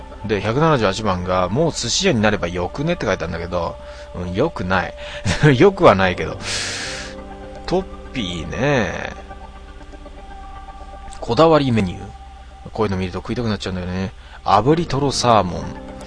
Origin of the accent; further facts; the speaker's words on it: Hokkaido, Japan; で、175番、私北海道人だけど、それはないと